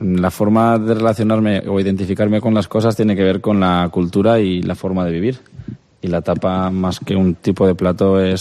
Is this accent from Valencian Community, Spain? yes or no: yes; Artana, Valencian Community, Spain; Yo soy de Artana, como tú has dicho también, y personalmente quería que se notara un poquito mi identidad en el proyecto.